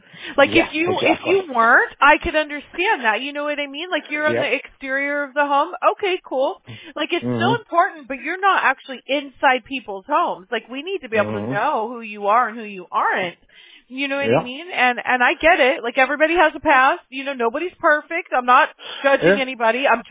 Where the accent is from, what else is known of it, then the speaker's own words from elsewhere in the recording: Mobile, Alabama, United States; born there; Yeah, I was born in Mobile. My brother was born in Huntsville. So opposite ends.